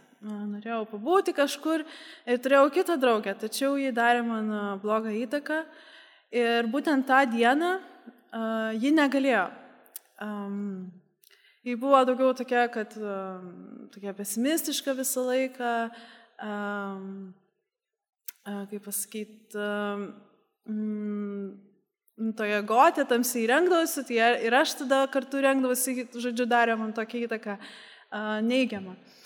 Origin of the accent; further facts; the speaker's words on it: Kaunas, Kaunas County, Lithuania; Tai aš užaugau Kaune, kaip ir minėjau.